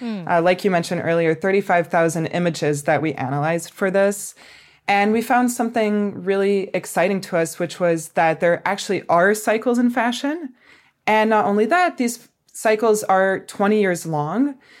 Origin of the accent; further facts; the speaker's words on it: Paris, Île-de-France, France; I grew up in Paris, France, which is the capital of fashion.